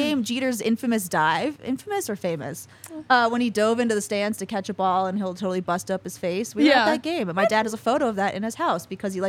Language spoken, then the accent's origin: English; Queens, New York, United States; I grew up born and raised in Queens.